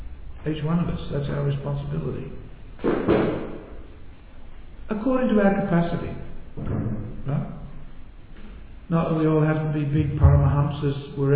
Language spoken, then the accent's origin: English; Adelaide, South Australia, Australia; now in Melbourne, Australia; Ajit Rup and I came from Adelaide to Melbourne, and we didn't have any friends here.